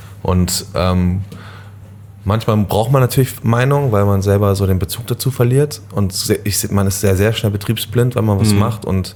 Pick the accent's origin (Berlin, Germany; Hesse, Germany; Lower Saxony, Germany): Berlin, Germany; Also ich bin ja eigentlich schon in Berlin groß geworden.